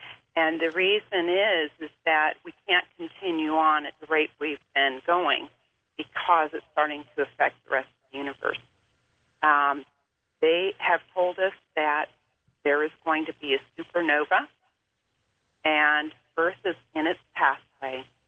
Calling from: Linden, California, United States; Linden, California.

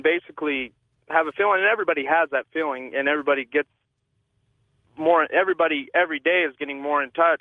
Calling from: Boulder, Colorado, United States; Hey, I'm calling from Boulder, Colorado.

